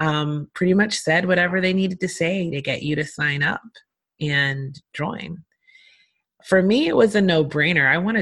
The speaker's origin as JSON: {"language": "English", "town": "Philadelphia", "region": "Pennsylvania", "country": "United States", "tie": "born or raised there", "also_born_or_lived": "Hershey", "said": "On one hand, I was growing up in West Philly and in the city in a harsher environment. And on the other hand, I was growing up in an ideal, beautiful community in a small town in central Pennsylvania called Hershey"}